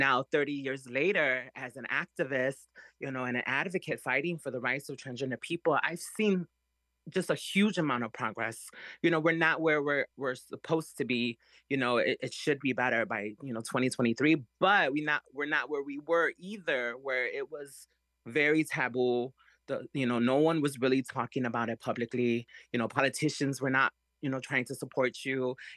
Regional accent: Chicago, Illinois, United States; You know, I grew up in Chicago, through Pilsen, through Cicero and Little Village

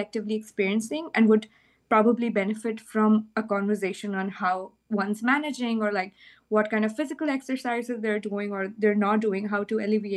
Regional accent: Pakistan; moved away as an adult; now in United States; So I was born and raised in Pakistan until I came to, and then I came to college to the United States.

